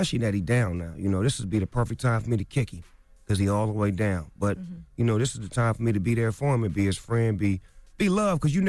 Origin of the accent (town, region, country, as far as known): West Coast, United States